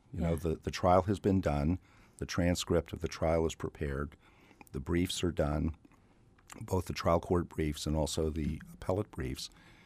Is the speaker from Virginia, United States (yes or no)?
yes; Yorktown, Virginia, United States; As a result of me growing up in Yorktown and the park there, when I was in high school, one of the jobs I had was to work for the park as a high school student in the summer